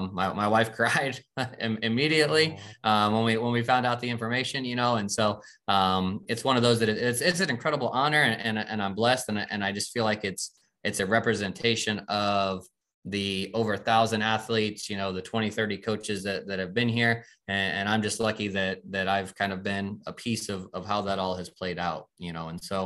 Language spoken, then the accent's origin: English; Fort Wayne, Indiana, United States; I grew up in Fort Wayne. My wife's family's from less than 3 hours away from here. And so we're in a unique situation that I get to do all this in my home city.